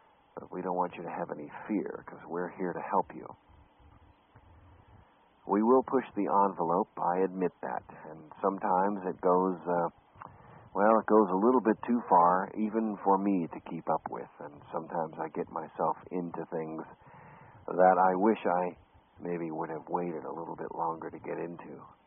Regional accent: Scotland, United Kingdom; The second movie will start out being filmed in Scotland, actually not far from my hometown.

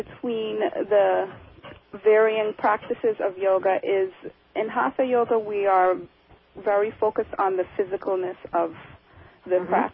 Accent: St. Croix, U.S. Virgin Islands; Where I'm from, I'm originally from St. Croix, Virgin Islands.

